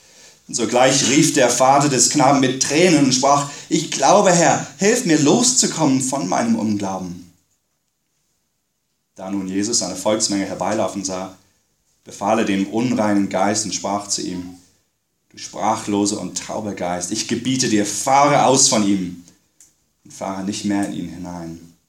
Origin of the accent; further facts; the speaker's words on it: England, United Kingdom; Ich bin in England aufgewachsen, in der gleichen Gemeinde wie Chris und Juliette Schröder mit den 4 Kindern.